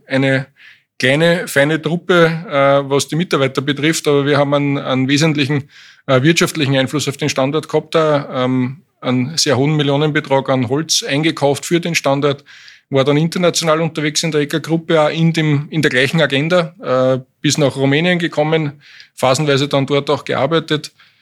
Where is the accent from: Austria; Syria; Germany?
Austria; Lower Austria; Ecker-Getränke ist für mich als Niederösterreicher natürlich ein großer Begriff. Marken, mit denen ich in der Kindheit aufgewachsen bin, werden da produziert.